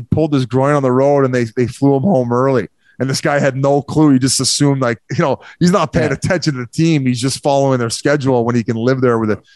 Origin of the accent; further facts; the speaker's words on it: Victoria, British Columbia, Canada; I'm just a Canadian kid at heart. You know, I just want to go back to Victoria in the summers and golf a little bit and hang out with my buddies